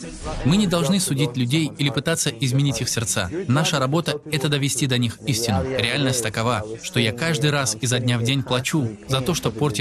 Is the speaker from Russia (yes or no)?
no; Hyderabad, Telangana, India; Я родом из Индии, из Хайдарабада. И моя страна является второй по численности населения страной в мире после Китая.